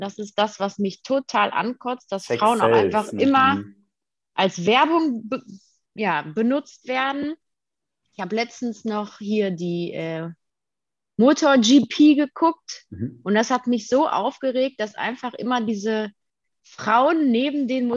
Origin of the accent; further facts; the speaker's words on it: Detmold, North Rhine-Westphalia, Germany; Ich komme aus Detmold. Ich bin 28 Jahre alt jetzt geworden